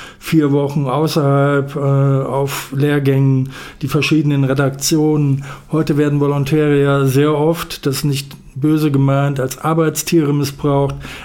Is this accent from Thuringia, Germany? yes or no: yes; Gotha, Thuringia, Germany; Ich komme ja aus Gotha, ist ja kein Geheimnis.